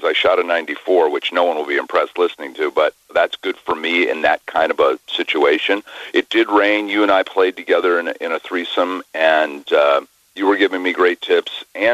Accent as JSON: {"language": "English", "country": "Ireland", "said": "I'm Irish … obviously, and I had never been to Ireland"}